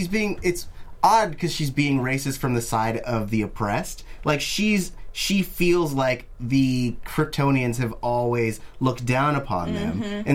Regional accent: California, United States; I'm also from the Bay Area.

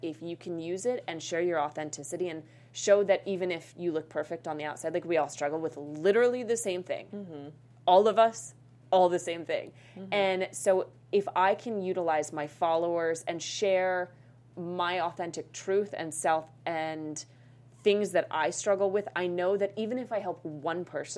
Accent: Boulder, Colorado, United States; So I'm from Boulder, Colorado. Mm-hmm. It is a very, very active place.

